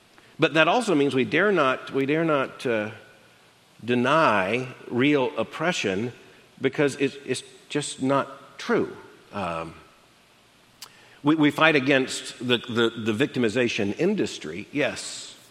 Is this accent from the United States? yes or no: yes; the South, United States; I grew up in the South, born in the 1950s, though barely, and growing up in the 1960s.